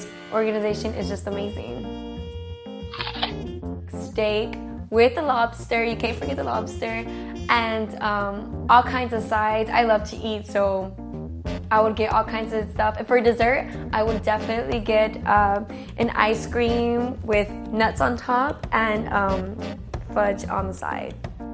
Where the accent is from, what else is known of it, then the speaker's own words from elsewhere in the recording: Houston, Texas, United States; I'm from Houston, Texas, and I'm 19 years old.